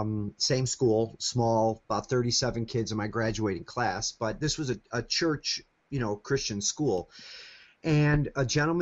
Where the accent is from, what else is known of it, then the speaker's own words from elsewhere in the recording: Chicago, Illinois, United States; also born or lived in North Carolina; Yeah, I was born actually in North Carolina because my dad was a Marine and he was stationed in Camp Lejeune, North Carolina. So I was born there, but both of my parents were originally from the Chicago area, Hyde Park.